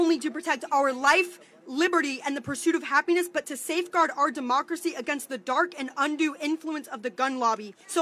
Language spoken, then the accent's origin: English; Columbia, Maryland, United States; I'm from Columbia, Maryland, and I was one of the organizers for this event today.